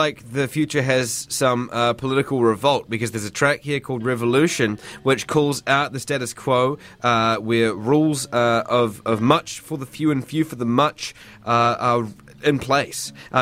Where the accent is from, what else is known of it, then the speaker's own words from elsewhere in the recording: Invercargill, Southland, New Zealand; I'm originally from Invercargill, so I really relate to that.